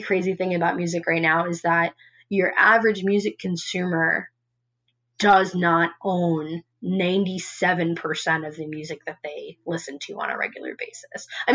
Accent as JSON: {"language": "English", "town": "Long Island", "region": "New York", "country": "United States", "tie": "born or raised there", "lives_now": "Los Angeles, United States", "said": "you know, I think too, growing up on Long Island, you know, you're right by the city. It's right there. Like, my family is from Queens. I am from Queens."}